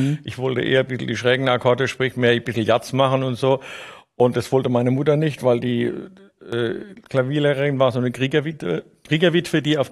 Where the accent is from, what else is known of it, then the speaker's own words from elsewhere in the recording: Rhineland-Palatinate, Germany; born there; Ja, also wir sind beide in der Pfalz geboren